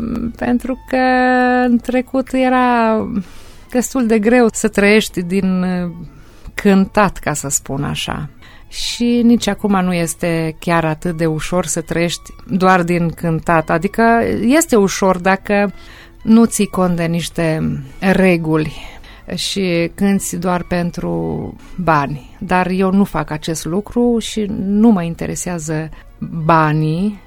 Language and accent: Romanian; Fiad, Bistrița-Năsăud, Romania; Satul de unde vin eu se află la Poale de Țibleș, se numește Fiad, mai precis Fiad Vale, pentru că este o vale, de fapt, înspre munții Țibleșului și aparține de localitatea Telciu, Bistrița Năsăud. Acolo m-am născut eu